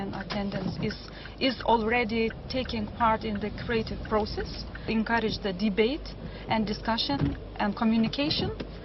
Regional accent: Serbia; We are from Serbia.

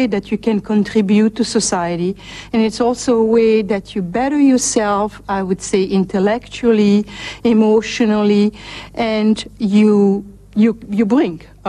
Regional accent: DR Congo; moved away as an adult; also born or lived in Belgium; I was born in Belgium. I'm from Russian descent. I was brought up for 10 years, the part of my childhood and adolescence in Zaire, which at the time was Belgian Congo. And when I was 21, I came in this country with my parents and my sister.

